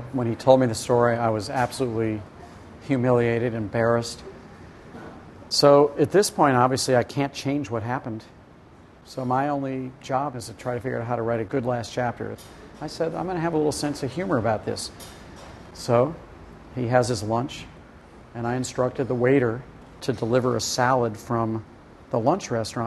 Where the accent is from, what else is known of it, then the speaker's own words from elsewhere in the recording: St. Louis, Missouri, United States; My dad's business when I grew up in St. Louis was to design driving tours for Americans throughout the French countryside primarily.